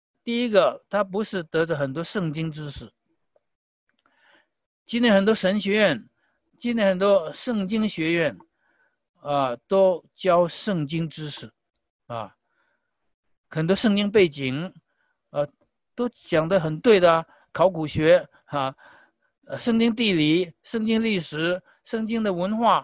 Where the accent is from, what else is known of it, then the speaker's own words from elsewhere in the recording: Taiwan; 即便我在台湾长大也是这样的，普遍营养不够呀。